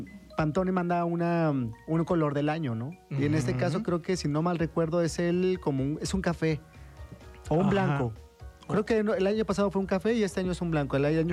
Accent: Mexico; ¿Que me identifica como mexicano?

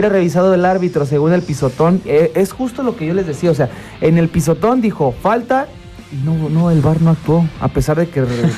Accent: Mexico; orgullo español de todos los que somos mexicanos, ¿no?

